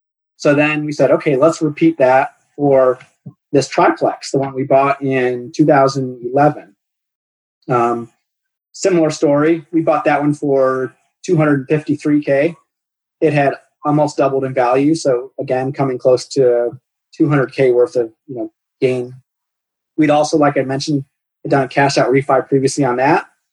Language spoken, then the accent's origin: English; Cleveland, Ohio, United States; And I kind of know the area because I grew up in Cleveland, or just east of Cleveland.